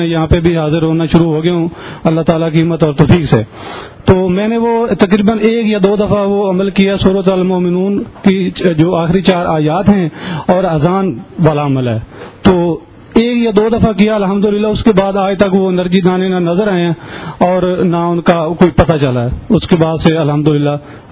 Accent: Gojra, Punjab, Pakistan; میرا گوجرا شہر سے تعلق ہے

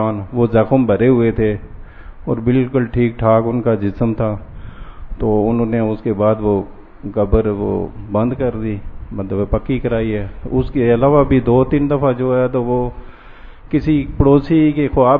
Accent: Azad Kashmir, Pakistan; میرا تعلق آزاد کشمیر سے ہے

